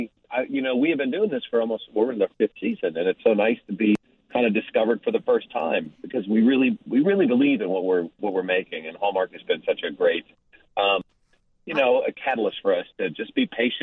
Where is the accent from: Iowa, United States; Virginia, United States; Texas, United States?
Iowa, United States; Dubuque; I grew up in Dubuque, Iowa. My dad was a tinkerer.